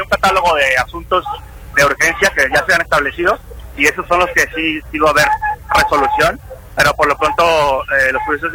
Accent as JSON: {"language": "Spanish", "town": "Zapopan", "region": "Jalisco", "country": "Mexico", "said": "soy de Zapopan"}